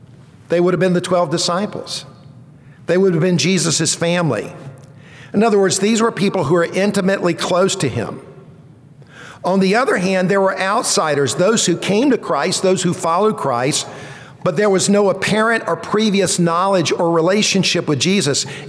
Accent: Columbia, South Carolina, United States; I grew up in Columbia, South Carolina. I went to a public high school. I went to a public university.

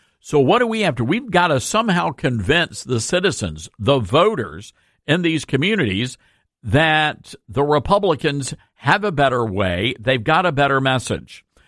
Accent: Memphis, Tennessee, United States; and of course Memphis, which is, you know, my hometown, and it is so heartbreaking.

